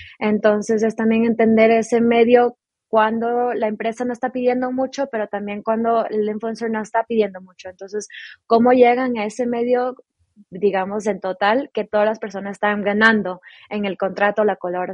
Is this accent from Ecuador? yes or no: yes; Ecuador; also born or lived in Miami; now in Prague, Czech Republic; Y ahora vivo en Praga, antes vivía en Miami. Soy originalmente de Ecuador, pero sí, ahora ya tengo 2 años viviendo en Praga